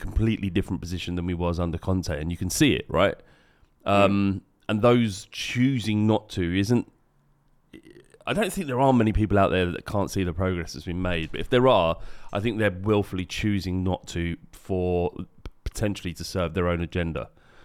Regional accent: England, United Kingdom; pay the bill, fuck off, we're English, this is what we do.

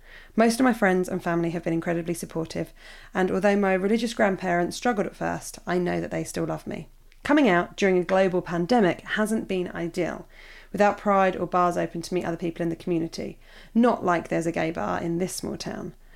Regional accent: Australia; like I could escape the self-hatred and internalised homophobia that I've struggled with so much growing up in Australia.

